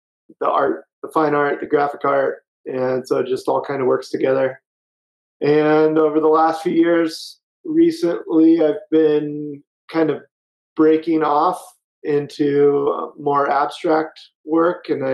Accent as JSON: {"language": "English", "town": "Ventura", "region": "California", "country": "United States", "lives_now": "Ashland, United States", "said": "I'm originally from California, Ventura, California. I've traveled around a bit, and I'm in Southern Oregon now in Ashland."}